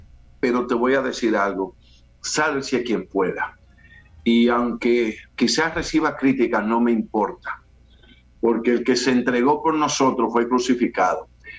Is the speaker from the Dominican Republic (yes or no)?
yes; Dominican Republic; el que me interesa es el dominicano, porque soy dominicano